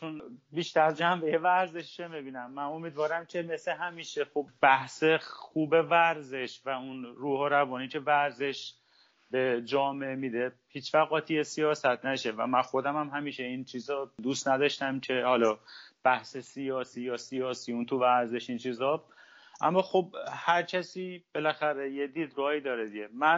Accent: Iran; moved away as an adult; now in United States; خوشحالم به عنوان یه ایرانی به عنوان یه نخبه ورزشی تونستم اقامت کشوری ایالات متحده بگیرم

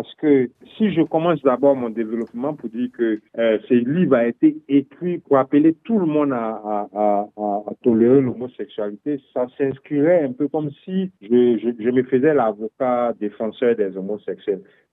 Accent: Côte d’Ivoire; Moi, je suis ivoirien et dans mon pays, en Côte d'Ivoire

